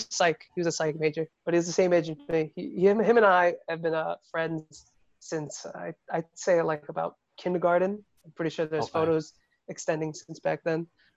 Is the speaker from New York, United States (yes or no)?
yes; Staten Island, New York, United States; I grew up in the most probably Jewish slash Italian neighborhood in Staten Island.